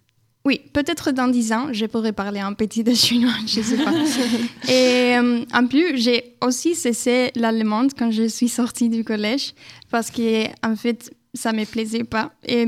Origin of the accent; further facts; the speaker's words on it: Spain; first language Spanish; French is a second language; moi je viens de l'Espagne, donc ma langue maternelle est l'espagnol.